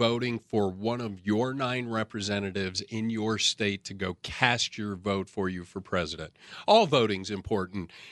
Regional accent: Colorado, United States; Born and raised in Colorado.

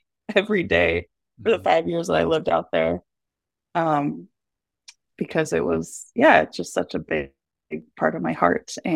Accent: Michigan, United States; I grew up near the Two Hearted River and was just so in love with that. Like any river meeting Lake Superior was an experience for me my whole life.

